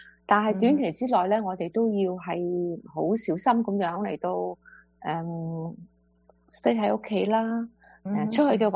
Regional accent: China; 我哋中国人就好少自己喺度揼嘢做嘢噶嘛

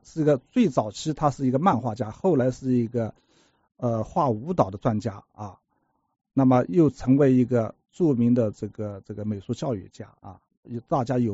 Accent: Tonglu, Zhejiang, China; 因为我跟叶浅鱼先生是老乡，因为我是在浙江的桐庐，也就是富春江上

